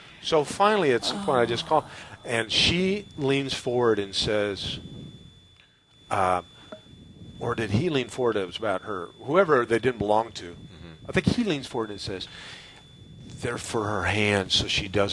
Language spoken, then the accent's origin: English; Kansas City, United States; But the worst one ever was back in my hometown. I was in Kansas City like 10 years ago